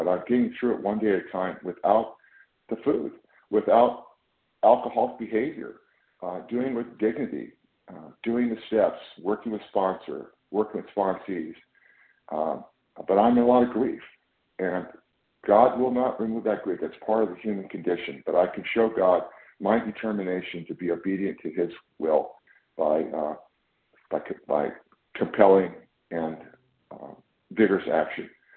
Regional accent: California, United States; I'm from Northern California.

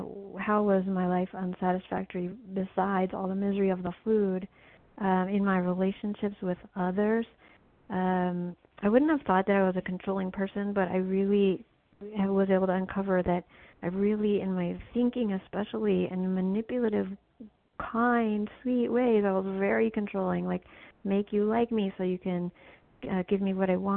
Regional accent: Missouri, United States; I'm from Missouri.

